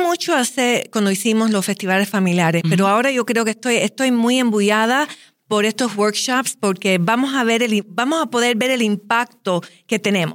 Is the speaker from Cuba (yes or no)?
yes; Cuba; now in United States; yo soy cubana, soy de padres cubanos.